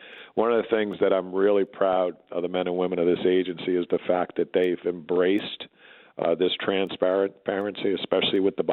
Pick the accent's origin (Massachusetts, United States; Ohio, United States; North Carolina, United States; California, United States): Massachusetts, United States; you know, I grew up in Massachusetts, as you know.